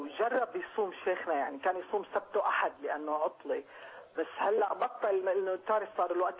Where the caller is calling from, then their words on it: Switzerland; أنا بحكي معك من سويسرا،